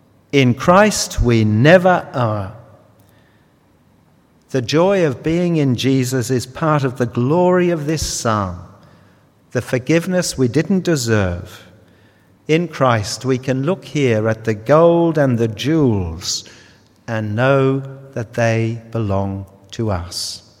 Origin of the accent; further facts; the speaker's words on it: Australia; I grew up in Australia, and it was a kind of rite of passage to have horse riding lessons.